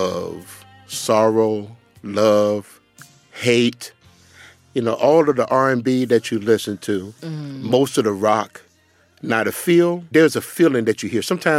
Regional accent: Tuscaloosa, Alabama, United States; I've been listening to the blues ever since I've been been born, basically. I'm from Tuscaloosa, Alabama.

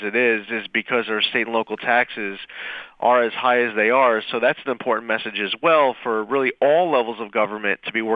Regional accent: New York, United States; representing a New York district. And I understand well that if I am not representing my home district and my home state, I can't expect some other member of Congress from some other state to do that for me.

